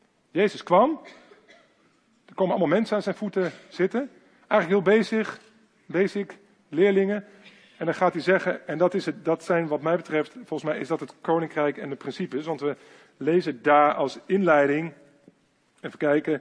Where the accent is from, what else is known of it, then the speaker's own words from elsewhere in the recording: Netherlands; Ik ben Nederlander en ik heb een Nederlands paspoort